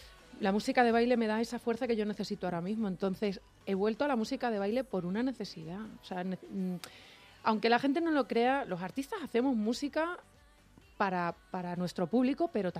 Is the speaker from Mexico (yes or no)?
no; Extremadura, Spain; hay otra cosa que a mí me pirra muchísimo en mi tierra de Extremadura, que son los mantecados de vino.